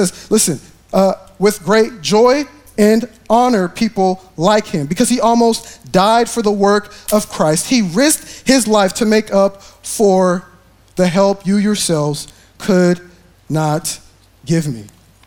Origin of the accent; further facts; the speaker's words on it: Kansas, United States; now in Texas, United States; Mind you, I mean, I moved from Kansas, and if from Kansas, you know, I was told when you come to Texas, it's all about Southern hospitality.